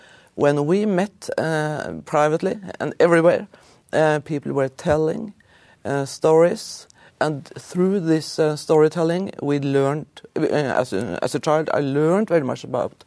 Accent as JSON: {"language": "English", "town": "Hamar", "region": "Innlandet", "country": "Norway", "tie": "born or raised there", "second_language": "English", "moved": "yes", "lives_now": "United States", "said": "I was born and raised in Norway, a small township named Hamar, 1 hour by car from Oslo."}